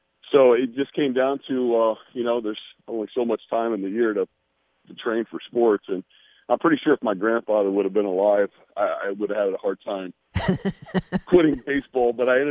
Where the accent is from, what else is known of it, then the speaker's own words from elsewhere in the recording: Ohio, United States; for me growing up in Ohio, to have experiences on the East Coast and the West Coast from in my life, and then being able to settle back here has been a great experience.